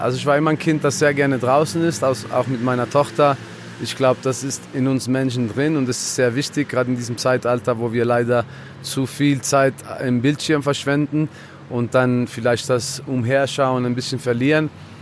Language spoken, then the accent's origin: German; Wetzikon, Zurich, Switzerland; Ja, also naturnah aufgewachsen. Wie soll ich sagen? Ich bin jetzt aus Wetzikon, das ist so ein sehr urbanes Städtchen.